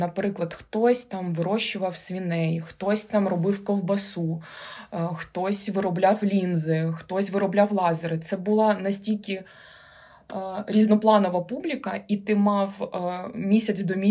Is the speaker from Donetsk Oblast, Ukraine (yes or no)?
yes; Horlivka, Donetsk Oblast, Ukraine; now in Kyiv, Ukraine; Тому я з Горлівки переїхала до Києва.